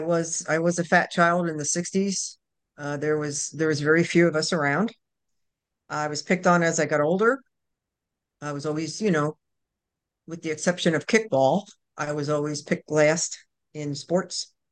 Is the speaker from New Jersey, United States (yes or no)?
yes; New Jersey, United States; now in North Carolina, United States; I'm a girl from New Jersey, and I'm living in North Carolina now.